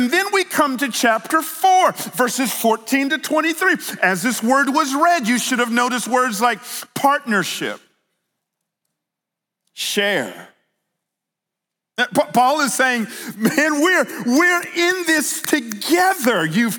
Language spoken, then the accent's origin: English; Atlanta, Georgia, United States; We're in the South. We're the Bible Belt. We're just so nice. I grew up in Atlanta.